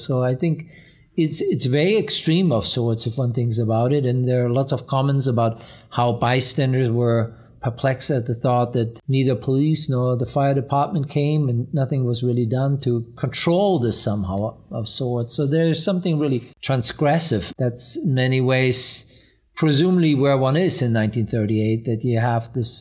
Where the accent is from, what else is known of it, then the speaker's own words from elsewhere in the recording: Hamburg, Germany; I know from my hometown in Hamburg, in the morning, they're marched out to the places where they work